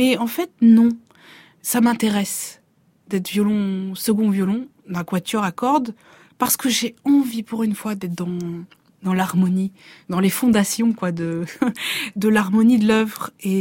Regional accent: Bordeaux, Nouvelle-Aquitaine, France; born there; je suis née à Bordeaux en 1981

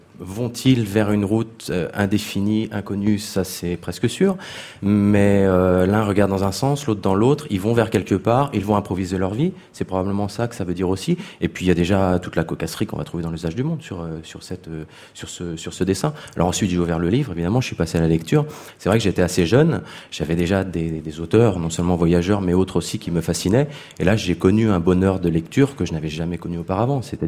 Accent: Fougères, Brittany, France; Je suis Fougeray, je viens de Fougères. Je suis né là-bas.

